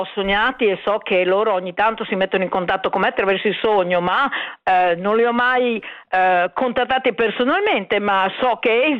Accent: Emilia-Romagna, Italy; io sono dell'Emilia Romagna

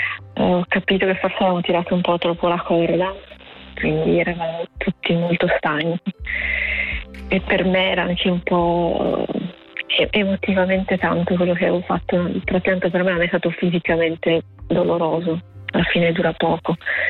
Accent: Carbonia, Sardinia, Italy; now in Milan, Italy; Siamo di Carbonia, quindi sud.

